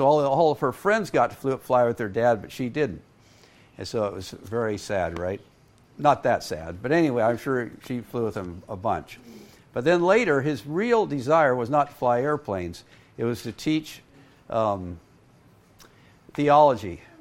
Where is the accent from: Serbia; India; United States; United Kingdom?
India; I grew up born and raised in India.